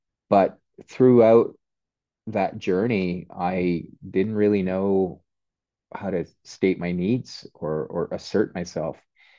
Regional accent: Montreal, Quebec, Canada; I grew up in Montreal to immigrant parents. So had to balance, and I've talked about this a lot quite in the past as well, but had to balance two cultures, one at home, a very traditional culture. My parents had immigrated from Pakistan.

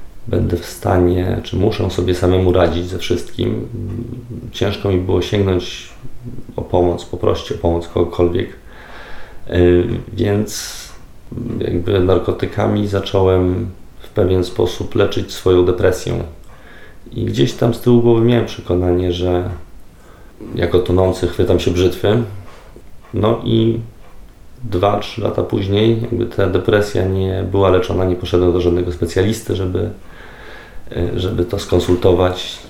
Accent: Warsaw, Masovian Voivodeship, Poland; Mam 33 lata, jestem z Warszawy.

